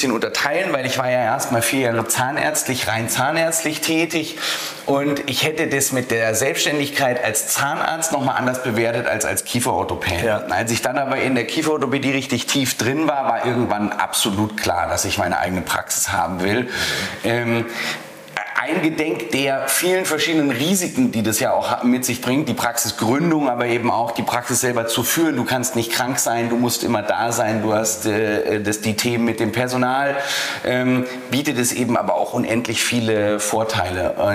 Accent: Baden-Württemberg, Germany; Ja, und meine alte Heimat ist ja in Baden im Schwarzwald.

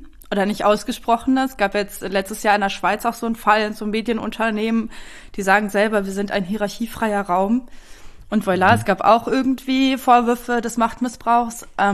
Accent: East Germany, Germany; einfach Ostdeutschland, ich komme aus Ostdeutschland

